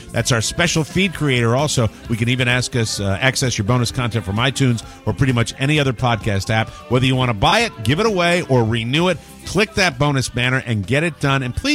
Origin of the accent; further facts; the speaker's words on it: Connecticut, United States; were at a buffet in Manchester, Connecticut, the town right next to my hometown.